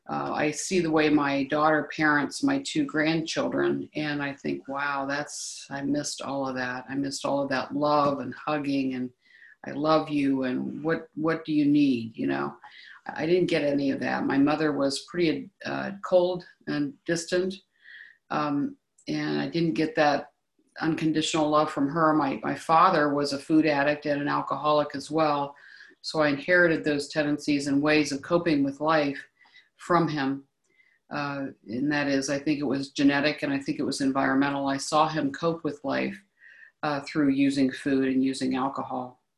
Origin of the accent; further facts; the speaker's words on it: Ohio, United States; I am from Ohio.